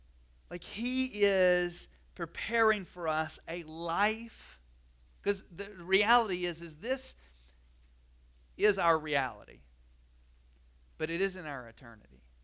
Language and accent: English; North Carolina, United States; accent: southern; I am from North Carolina originally, and, like, words, southern words come out. I mean, there, I know I kind of have a southern accent anyway